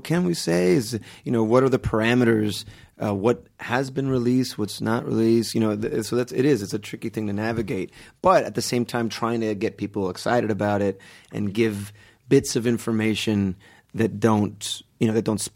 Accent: Kendall, Florida, United States; also born or lived in Palm Beach; So yeah, mostly South Florida. I was in Kendall, and then I went to high school in Palm Beach.

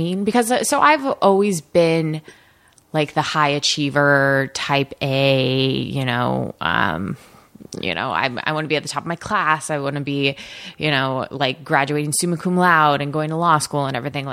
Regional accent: Portland, Oregon, United States; I grew up in Portland, Oregon.

